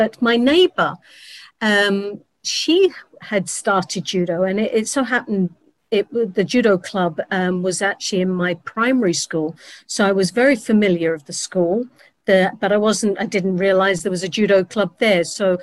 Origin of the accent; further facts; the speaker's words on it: London, United Kingdom; Well, I was originally born. I was born in North London, Highbury, an Islington girl, a Gunner's favourite, and yes, born and bred there